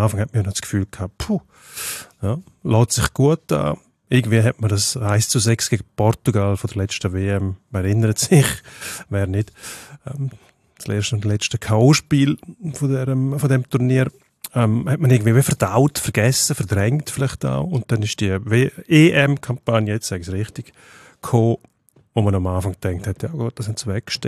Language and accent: German; Switzerland; man darf nicht zu verwöhnt sein als Schweizer.